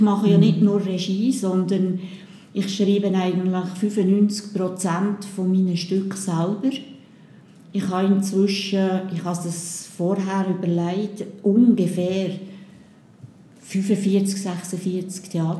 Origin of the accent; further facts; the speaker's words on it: Lucerne, Switzerland; born there; Geboren bin ich in Luzern und habe dort Matura gemacht und bin dann auf Bern studieren.